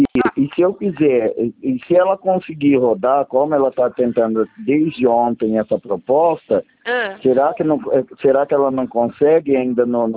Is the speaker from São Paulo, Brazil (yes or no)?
yes; Palmeiras d'Oeste, São Paulo, Brazil; now in Santa Bárbara d'Oeste, Brazil; sou de Palmeiras do Oeste, mas estou em Santa Bárbara do Oeste.